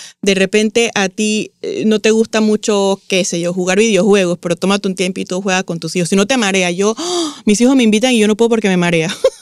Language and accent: Spanish; Panama; yo por lo menos que soy de Panamá